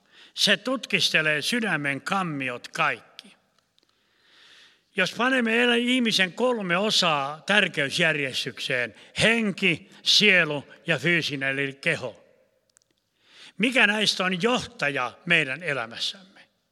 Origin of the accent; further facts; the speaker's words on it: Ostrobothnia, Finland; näin meikäläisen kielellä käytämään, tuun Pohjanmaalta, niin siellä on karkeita sanoja paljon mukana.